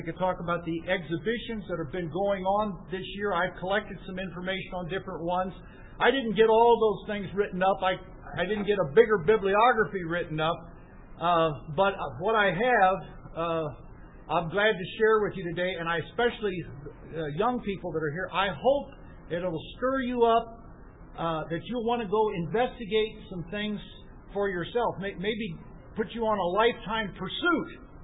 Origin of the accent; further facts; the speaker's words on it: Northampton, Massachusetts, United States; from Northampton, and I'm sorry I haven't been with you all week. Just came down from Massachusetts to Berwick